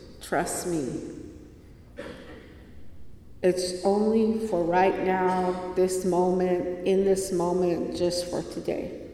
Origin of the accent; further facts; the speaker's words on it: California, United States; I'm from California, so the time has really got me messed up.